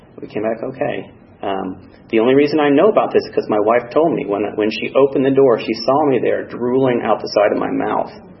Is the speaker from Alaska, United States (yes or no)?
yes; Alaska, United States; my stepfather that I grew up with in Alaska